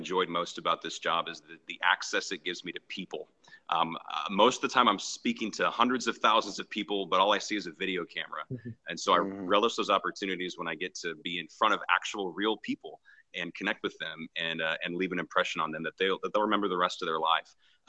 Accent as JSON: {"language": "English", "town": "San Antonio", "region": "Texas", "country": "United States", "tie": "born or raised there", "lives_now": "Houston, United States", "said": "I grew up in San Antonio, Texas. I'm a fourth-generation Texan, so I've kind of been here all my life, as much of my family."}